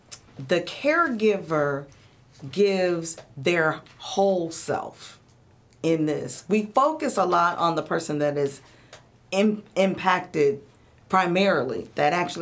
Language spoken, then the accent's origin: English; Hampton, Virginia, United States; My hometown is Hampton, Virginia.